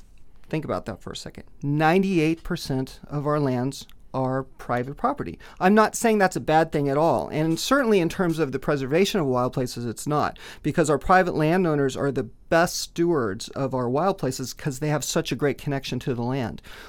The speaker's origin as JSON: {"language": "English", "town": "Overland Park", "region": "Kansas", "country": "United States", "tie": "born or raised there", "said": "Yeah, so I grew up in Overland Park"}